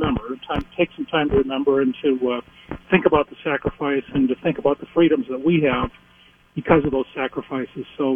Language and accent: English; Mankato, Minnesota, United States; You know, I was raised in Mankato, and my dad is a veteran